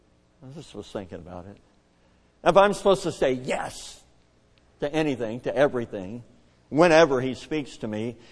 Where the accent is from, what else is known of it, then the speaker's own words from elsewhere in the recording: Kentucky, United States; I grew up in Kentucky. We call it regular. It's two syllables, regular.